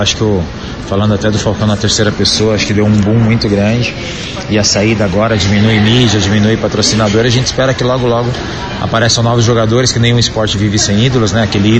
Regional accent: São Paulo, Brazil; Sou de São Paulo, capital.

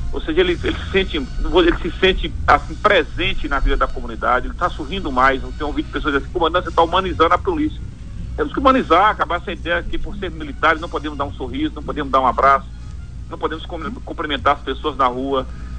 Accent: Juazeiro, Bahia, Brazil; Viagem, eu adoro a minha terra, Juazeiro, mas eu curto muito cidades históricas, e pra mim a Bahia é um celeiro de história.

